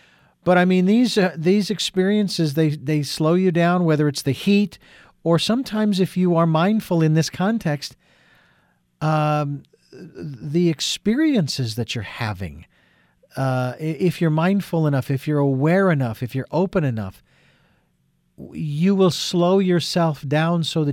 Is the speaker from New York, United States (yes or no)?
no; Phoenix, Arizona, United States; I grew up in Phoenix and around the deserts